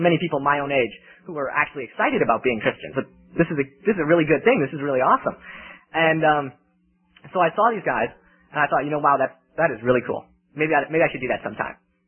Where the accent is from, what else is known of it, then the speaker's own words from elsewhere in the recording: Green Bay, Wisconsin, United States; I'm from Green Bay, Wisconsin, and it's a long ways down to Tuscaloosa, Alabama.